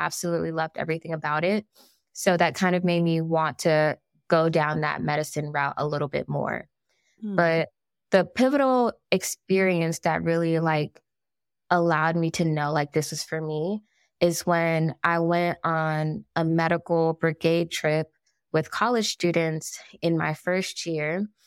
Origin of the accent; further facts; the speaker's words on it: West Palm Beach, Florida, United States; I was originally born and raised in West Palm Beach, Florida, and really grew up in like a close-knit family on both of my parents' side, mom and dad. And I'm a first-generation Haitian.